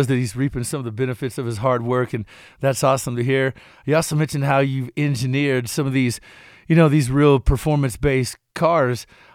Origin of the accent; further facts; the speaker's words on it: Kentucky, United States; I grew up in Kentucky, Kings Island, the beast.